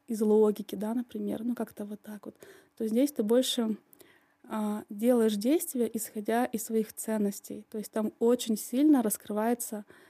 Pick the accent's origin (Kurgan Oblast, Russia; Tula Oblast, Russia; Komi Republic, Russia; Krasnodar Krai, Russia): Komi Republic, Russia; Syktyvkar; Я из Сыктывкара, да, город, который маленький. Угу. Город, где, в принципе, многие друг друга знают.